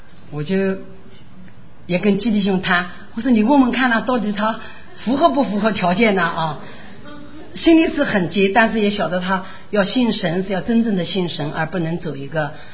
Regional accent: Shanghai, China; 我们上海话讲小毛头

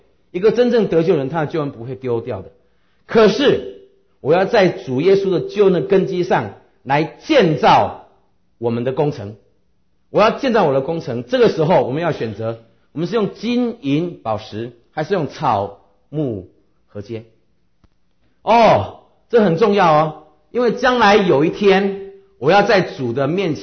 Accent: Taiwan; now in United States; 我从台湾来，我们台湾常常有地震，来到美国家之后也常常有地震啊。

